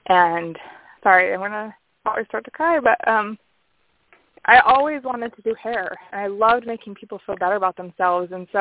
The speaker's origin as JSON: {"language": "English", "region": "Michigan", "country": "United States", "lives_now": "Utah, United States", "said": "I'm from Michigan, and I live in Utah."}